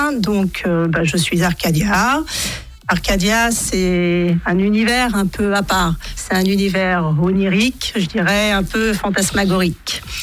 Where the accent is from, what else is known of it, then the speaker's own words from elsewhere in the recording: Île-de-France, France; Moi, je viens de Seine-et-Marne. Moi, je viens de Seine-et-Marne.